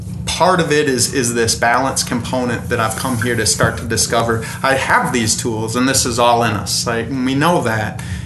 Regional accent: Madison, Wisconsin, United States; I'm coming from Madison, Wisconsin.

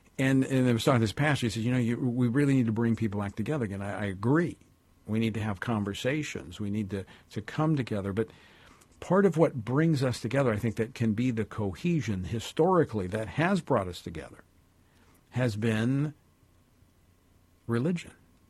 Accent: Louisiana, United States; since I was in first elected to office 20 some years ago, in my home state of Louisiana

